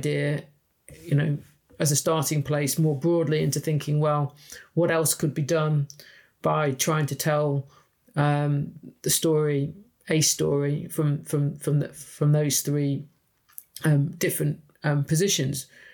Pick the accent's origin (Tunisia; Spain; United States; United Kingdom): United Kingdom; I had a particular interest in as a British citizen in 2016